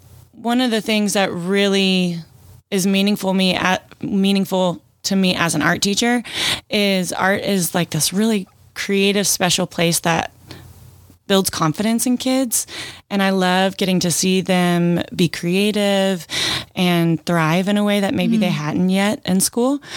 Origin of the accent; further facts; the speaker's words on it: Friendswood, Texas, United States; I'm from Friendswood. Both my husband and I are 12-year seniors. We grew up here. We met at Friendswood High School.